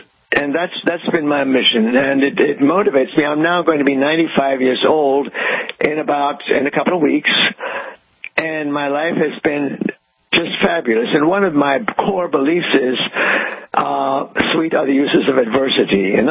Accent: Wittenberg, Saxony-Anhalt, Germany; English is a second language; moved away; We went to, stayed in Berlin, and then we went to my hometown. I was scared at the time. What would I find there 50 years later?

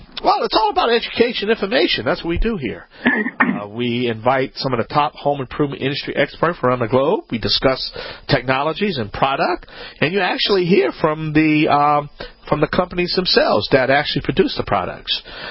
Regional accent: Louisiana, United States; I'm the Cajun man from the Bayou Land.

